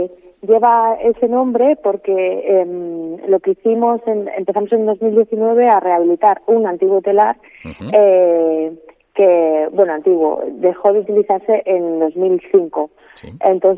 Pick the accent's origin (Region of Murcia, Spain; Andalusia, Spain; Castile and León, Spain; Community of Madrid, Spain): Community of Madrid, Spain; Matabuena; yo soy natural de Matabuena.